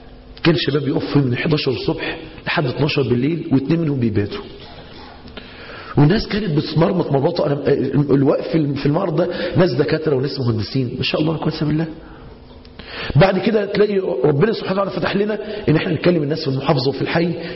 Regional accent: Mansoura, Dakahlia, Egypt; عندنا في المنصورة

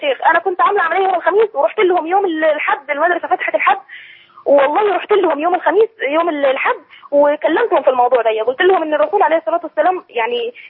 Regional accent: Daraw, Aswan Governorate, Egypt; من اسوان مركز دراو.

